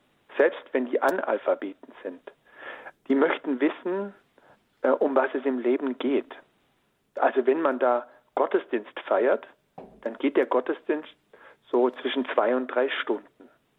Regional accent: Ravensburg, Baden-Württemberg, Germany; Sogar hier in meiner Heimatstadt in Ravensburg war

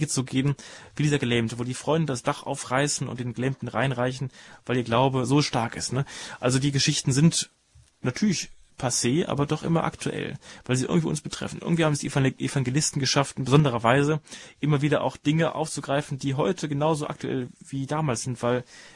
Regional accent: Rhineland, Germany; weil ich als Rheinländer natürlich die Frage gar nicht mir stelle

